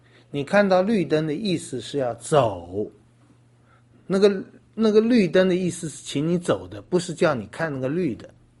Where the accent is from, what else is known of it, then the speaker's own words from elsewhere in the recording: China; 我们中国人也是这样啊，所以基督教来到中国的时候也是很长一段时间